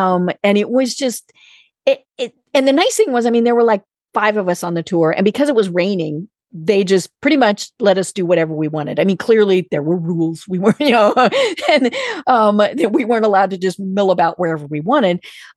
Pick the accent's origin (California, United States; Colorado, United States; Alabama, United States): Colorado, United States; now in Atlanta, United States; So I'm actually in Atlanta, but I am from Colorado way up in the mountains.